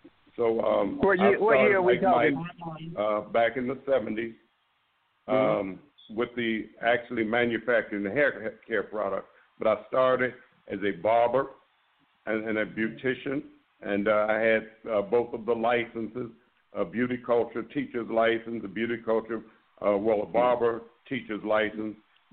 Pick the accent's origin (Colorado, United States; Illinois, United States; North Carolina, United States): Illinois, United States; Chicago; now in Arizona, United States; Well, I live in Arizona right now, but I'm from Chicago.